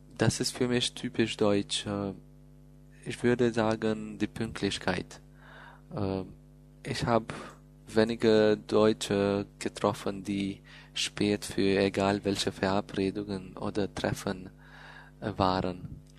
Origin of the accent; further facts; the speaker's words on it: Kosovo; German is a second language; ich komme aus dem Kosovo. Ich bin 23 Jahre alt. Ich lerne Deutsch, weil mir einfach die deutsche Sprache gefällt. Und ich habe auch für ein Jahr in Berlin studiert